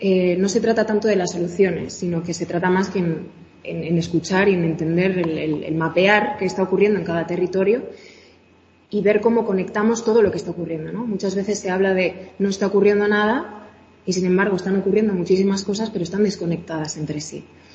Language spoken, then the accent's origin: Spanish; Aguilar de Campoo, Castile and León, Spain; estar de nuevo en mi pueblo, en Aguilar de Campo